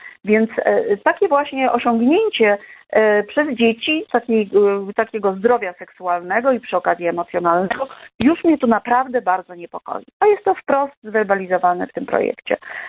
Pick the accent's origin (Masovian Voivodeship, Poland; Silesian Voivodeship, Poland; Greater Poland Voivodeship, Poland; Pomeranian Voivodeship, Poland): Masovian Voivodeship, Poland; Warsaw; My jako warszawiacy zwracamy się do was